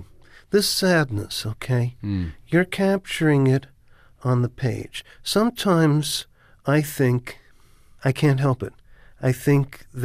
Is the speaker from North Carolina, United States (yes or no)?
no; Queens, New York, United States; Now, bear in mind, I come from Bayside, Queens.